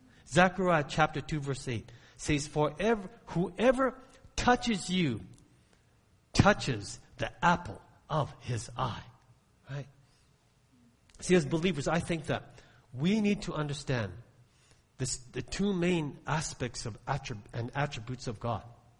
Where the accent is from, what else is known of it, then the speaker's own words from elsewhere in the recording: Coaldale, Alberta, Canada; You know, when I was growing up, I grew up in Coaldale. We lived on a farm just outside of Coaldale. And I was this skinny little scrawny Japanese kid, you know, riding on a school bus to school.